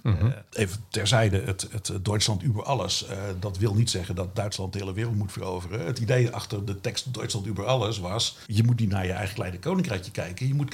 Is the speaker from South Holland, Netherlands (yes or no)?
yes; Noordwijk aan Zee, South Holland, Netherlands; Ik ben opgegroeid in Noordwijk aan Zee